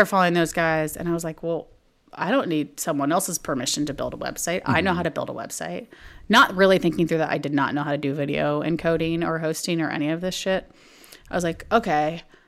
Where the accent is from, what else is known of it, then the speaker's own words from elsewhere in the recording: Texas, United States; moved away as an adult; No, okay. I'm from Texas. I just wanted to get out of Texas.